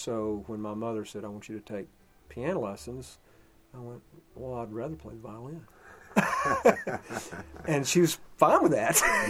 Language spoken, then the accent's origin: English; Burlington, North Carolina, United States; Originally from Burlington, North Carolina. Went to school at Appalachian State University in Boone, North Carolina.